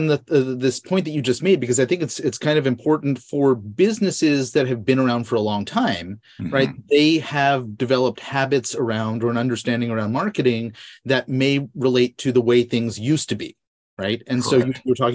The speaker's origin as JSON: {"language": "English", "region": "New York", "country": "United States", "tie": "born or raised there", "said": "When I was growing up in New York, it was the, you know, Metro New York. Or New York Metro."}